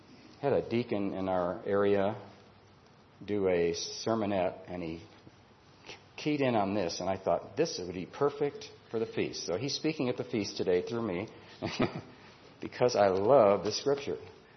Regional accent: Illinois, United States; I live in California now, but I was raised in Illinois.

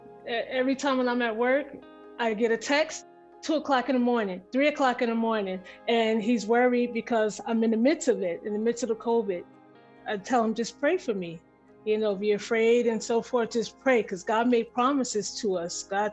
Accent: South Orange, New Jersey, United States; I'm from South Orange, New Jersey.

